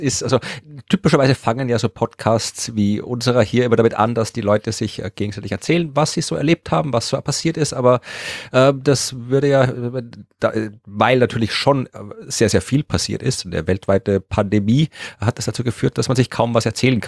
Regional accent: Austria

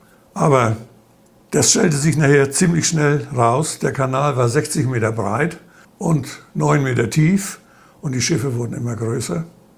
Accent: Schleswig-Holstein, Germany; In Dithmarschen, wo ich herkomme, nennt man das Dithmarscher bunte Reihe.

